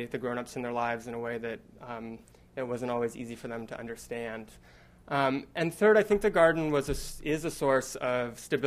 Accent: California, United States; I grew up in California, and the kids that I worked with at the garden were always sort of confused by the idea that my parents and my little sister could be 3,000 miles away

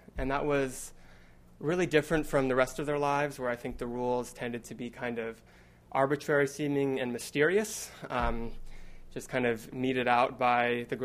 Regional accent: California, United States; I grew up in California, and the kids that I worked with at the garden were always sort of confused by the idea that my parents and my little sister could be 3,000 miles away

